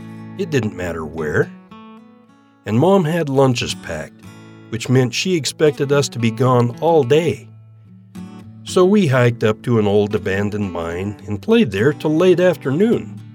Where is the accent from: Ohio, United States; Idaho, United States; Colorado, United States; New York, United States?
Idaho, United States; Salmon; Growing up in Salmon, Idaho, my schooling started early.